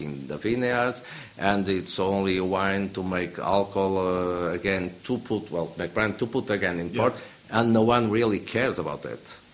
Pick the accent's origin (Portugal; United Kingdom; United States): Portugal; Pinhão, Norte; born there; English is a second language; And I am from the region, so I was born in Pinhão, in the Douro Valley.